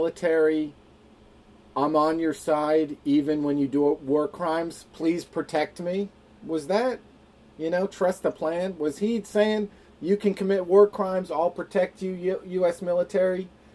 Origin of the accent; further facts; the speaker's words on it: New Jersey, United States; So, I'm from Jersey. I'm hot-headed.